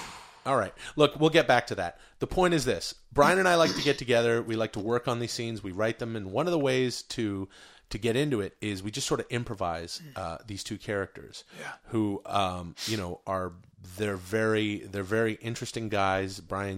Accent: Canada; I did a series growing up in Canada for 5 years.

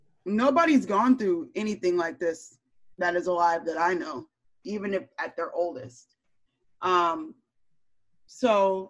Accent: Michigan, United States; you know, I'm from Michigan. I'm used to crazy. I'm used to like militia.

